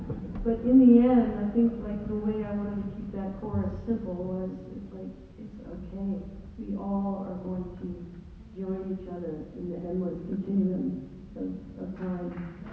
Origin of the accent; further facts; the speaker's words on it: Connecticut, United States; born there; I was born in Connecticut, but moved down